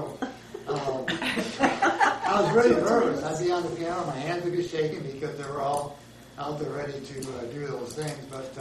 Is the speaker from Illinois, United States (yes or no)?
yes; Illinois, United States; I'm not from Minnesota, but I'm from Illinois.